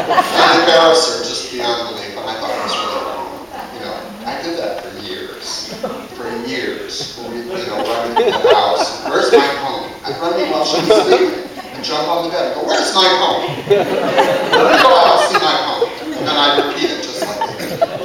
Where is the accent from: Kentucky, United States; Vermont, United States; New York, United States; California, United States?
California, United States; Hancock Park; I grew up in Hancock Park, California, which is just south of Hollywood. I'm a Hollywood baby.